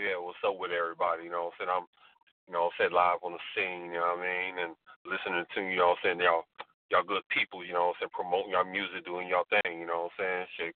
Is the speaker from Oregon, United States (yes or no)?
no; Tulsa, Oklahoma, United States; also born or lived in Cleveland / Los Angeles; I lived in Cleveland, you know what I'm saying, over half my life, L.A. a couple years, born and raised in Tulsa